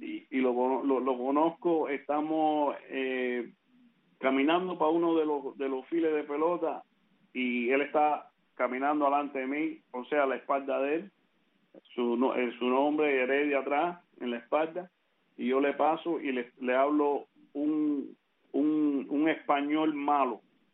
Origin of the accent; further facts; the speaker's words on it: Cuba; Yo soy cubano, caballo